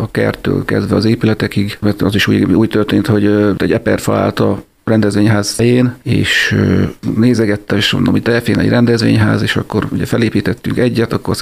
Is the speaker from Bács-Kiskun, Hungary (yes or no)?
yes; Bács-Kiskun, Hungary; Én igen, Halason születtem, Kiskomassán nőttem fel, és 18 éves koromban költöztem vissza ide Kiskohalasra.